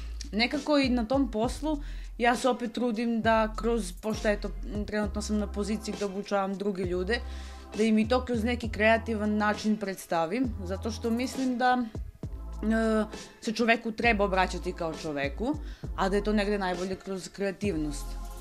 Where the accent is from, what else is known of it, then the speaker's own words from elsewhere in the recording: Leskovac, Jablanica District, Serbia; now in Niš, Serbia; Pa Leskovac je moj rodni grad, iako je Niš nekako sad tu i tu živim i sve unazad 10 godina